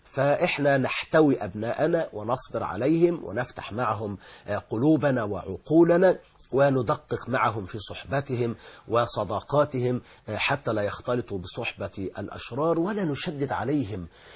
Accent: Egypt; أنا شخصيا كمصري

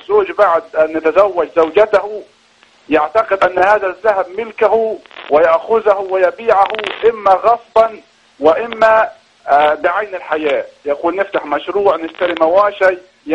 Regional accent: Upper Egypt, Egypt; أنا من الصعيد

